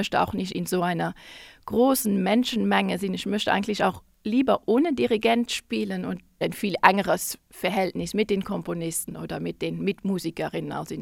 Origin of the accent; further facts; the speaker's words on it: Luxembourg; und ich bin Luxemburgerin und in Luxemburg gibt es immer im Sommer einen großen Jahrmarkt